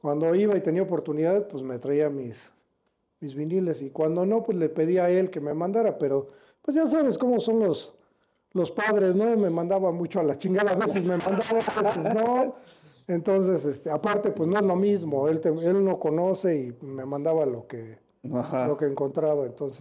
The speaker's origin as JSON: {"language": "Spanish", "region": "Mexico City", "country": "Mexico", "tie": "born or raised there", "said": "Yo soy de San Juan de Aragón, yo vivo en San Juan de Aragón. Toda mi vida he vivido ahí."}